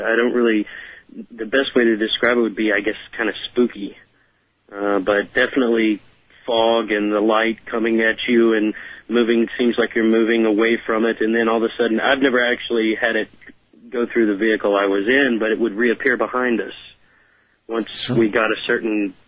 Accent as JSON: {"language": "English", "town": "Beaumont", "region": "Texas", "country": "United States", "tie": "born or raised there", "said": "I am actually from the Beaumont area. I grew up there and graduated high school there in the early 90s."}